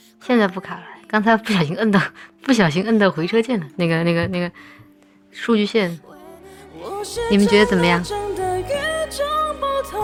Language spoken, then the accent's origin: Chinese; Russia; Chinese is a second language; now in Shanghai, China; 我在上海，没有开空调，居然只穿了一件单衣，惊呆了。我们俄罗斯人就是身体素质过硬啊。